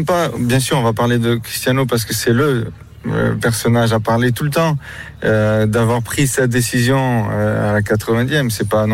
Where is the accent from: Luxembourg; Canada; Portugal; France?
Portugal; Et même nous, en tant que Portugais, on a cette.